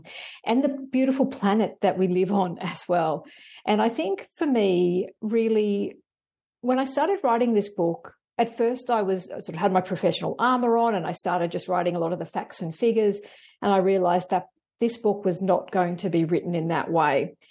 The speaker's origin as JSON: {"language": "English", "country": "Australia", "said": "this was what was happening to me as an Australian scientist in my country"}